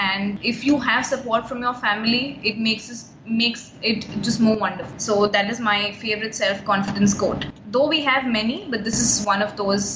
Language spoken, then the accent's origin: English; Muscat, Oman; now in Mumbai, India; I was born and brought up in Muscat, and I am currently residing in Mumbai. And as I am Muslim